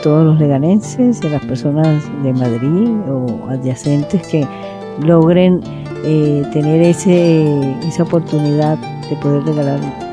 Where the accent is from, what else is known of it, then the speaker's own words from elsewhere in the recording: Venezuela; moved away; ya tenemos 20 años aquí viviendo la Navidad en España, pero hoy recordamos también de donde venimos, de donde partimos un día, que es nuestro país Venezuela. Nosotros somos, tenemos familia italiana también.